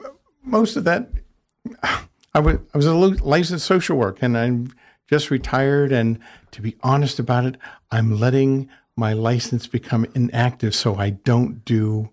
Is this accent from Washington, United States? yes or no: no; San Francisco, California, United States; also born or lived in Arizona; From San Francisco Bay Area. Mm-hmm. But a good part of my adulthood was in Arizona.